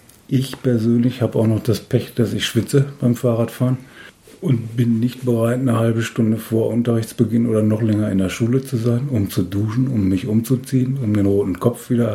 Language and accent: German; North Rhine-Westphalia, Germany; born there; now in Hannover, Germany; bin zwar gebürtiger Westfaler, jetzt aber in Hannover gelandet. Fast 50 Jahre mittlerweile, 3 Kinder.